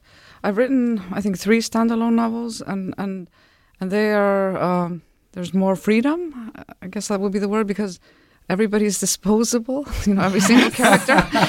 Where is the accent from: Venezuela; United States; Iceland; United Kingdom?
Iceland; because I'm from Iceland, it was just sort of, that's the place I know. So I said it in Iceland because that's where I'm from